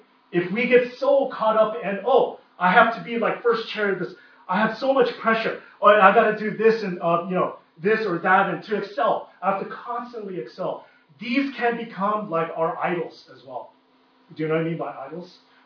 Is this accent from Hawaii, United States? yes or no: yes; Hawaii, United States; born there; also born or lived in Texas; But I was born in Hawaii, but I moved to Texas.